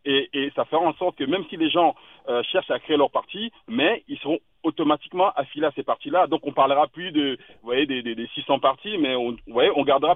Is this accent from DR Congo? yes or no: yes; DR Congo; Moi, je suis originaire du Congo. En RDC, on a au moins 600 partis politiques.